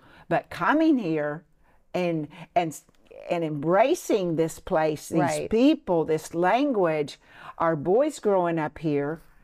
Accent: Miami, Oklahoma, United States; we're from the same, you're from Tulsa and I'm from Miami, Oklahoma.

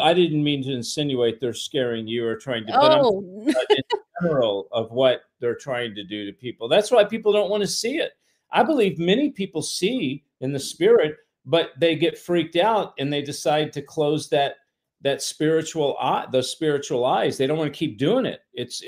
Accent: Hollywood, California, United States; because I'm from Hollywood

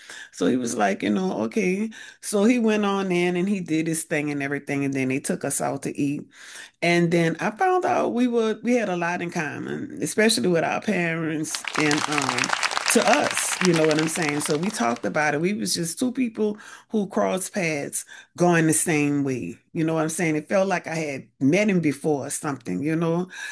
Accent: California, United States; I said, "Of course not. I'm from California."

